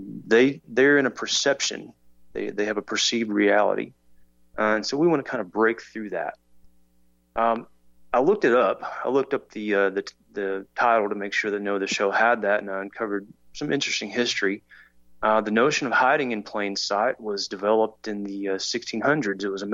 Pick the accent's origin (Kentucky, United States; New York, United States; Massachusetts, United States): Kentucky, United States; A little bit about me. … from Kentucky.